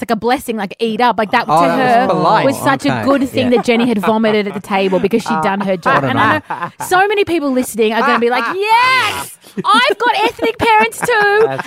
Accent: Philippines; I am Lebanese Australian, but I grew up in the Philippines.

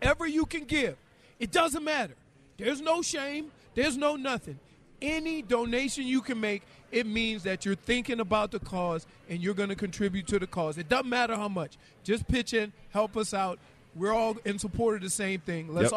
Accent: Powell, Wyoming, United States; born there; I was born in Powell, Wyoming.

